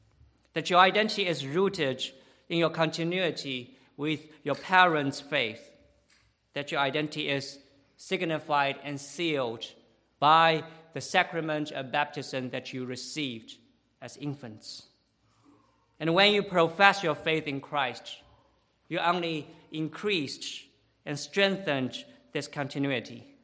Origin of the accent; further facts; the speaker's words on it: China; English is a second language; Over 2 years ago, I went back to my home country, and I served as a translator for an intensive course taught at an underground seminary.